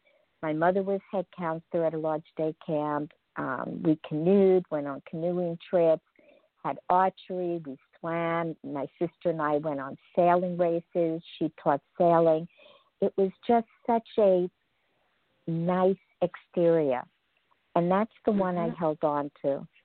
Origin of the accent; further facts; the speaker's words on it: Merrick, New York, United States; I grew up in Merrick, Long Island. And when I think of growing up in Merrick, Long Island, it was a community where things like this don't happen.